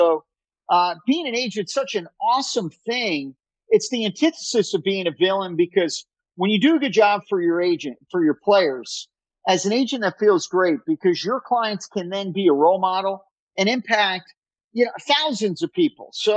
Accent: Miami, Florida, United States; Growing up in Miami, I didn't get married till my mid-40s.

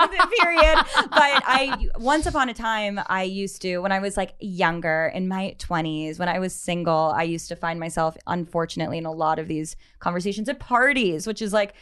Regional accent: New York, United States; New York.

